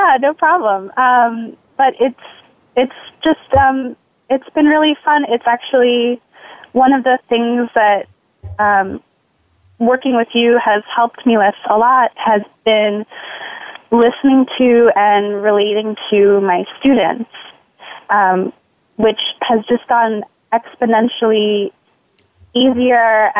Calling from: Manhattan, New York, United States; Hi, I'm calling in from Manhattan, New York.

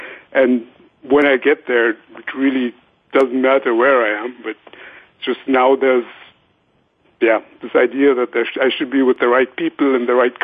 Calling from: Munich, Bavaria, Germany; I'm calling from Munich in Germany.

